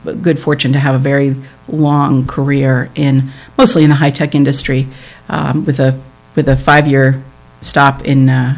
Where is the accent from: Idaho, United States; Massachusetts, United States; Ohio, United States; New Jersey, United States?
New Jersey, United States; I grew up actually in New Jersey.